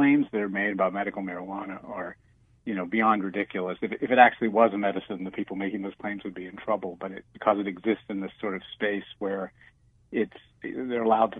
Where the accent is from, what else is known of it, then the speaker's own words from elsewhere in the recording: West Virginia, United States; So again, I'll go back to my home state of West Virginia.